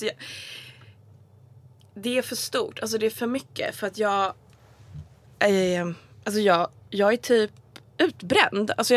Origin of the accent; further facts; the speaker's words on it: Tabriz, East Azerbaijan, Iran; now in Sweden; i Tabriz som är Tabriz, liksom min hemstad